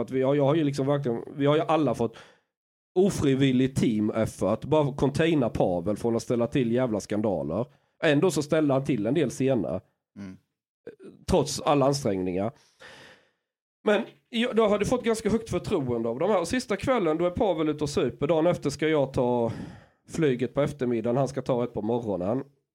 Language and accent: Swedish; Sweden; Men jag visar lite bilder hur det såg ut hemma i Sverige.